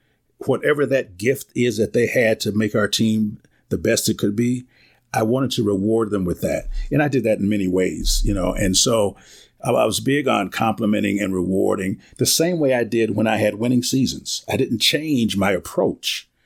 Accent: Wisconsin, United States; And I told him I was from Wisconsin and blah, blah, blah.

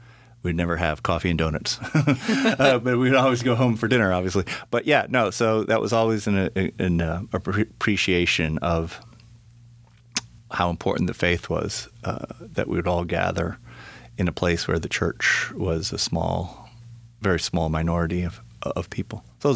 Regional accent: Arlington, Virginia, United States; born there; moved away; So I was born in Arlington and got baptized there.

